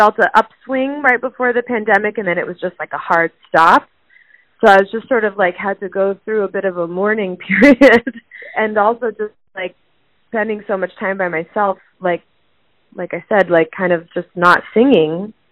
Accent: San Francisco, California, United States; also born or lived in New York City; now in New Orleans, United States; No, I'm actually from San Francisco. I grew up in San Francisco, and I lived in New York City for 6 years

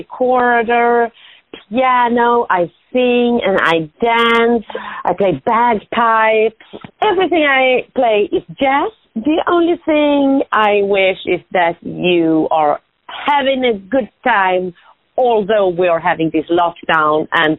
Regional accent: Sweden; I'm originally from Sweden. I'm a jazz musician.

